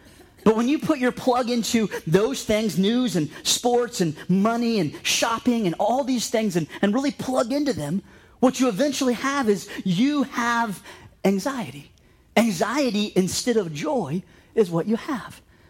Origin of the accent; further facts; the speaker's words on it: Ohio, United States; We actually found ourselves talking to people, and we said, we're from Ohio.